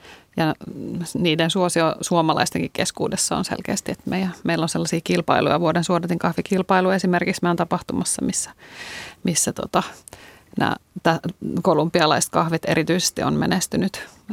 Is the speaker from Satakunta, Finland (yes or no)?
no; Lapland, Finland; Ja mä oon Lapista kotoisin, niin sitten Lapissa tämä kahvihetki oli aina niin semmoinen